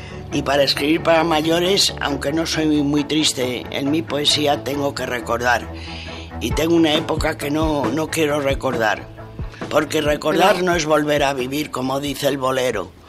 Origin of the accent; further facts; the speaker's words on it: Madrid, Community of Madrid, Spain; Soy gata. Sí, nací en Madrid y soy, me siento muy madrileña a pesar de que también me siento ciudadana del universo.